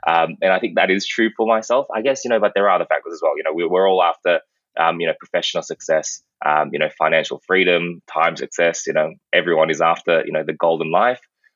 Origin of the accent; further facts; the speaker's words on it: Brisbane, Queensland, Australia; So, I guess following on, growing up in Brisbane, I went to McGregor State School during primary school, and in high school, I went to Brisbane Grammar School